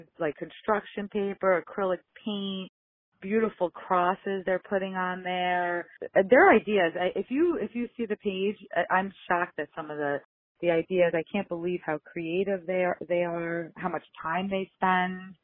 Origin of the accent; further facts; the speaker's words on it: New York, United States; now in Michigan, United States; My best friend who I grew up with in New York, who still lives there